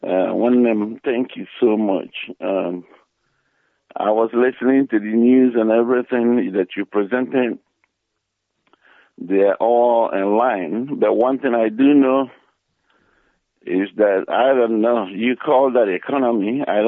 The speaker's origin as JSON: {"language": "English", "town": "Obaini", "country": "Nigeria", "lives_now": "Los Angeles, United States", "said": "I'm from Obaini, the local government area of Biafra land. But I reside here in Los Angeles."}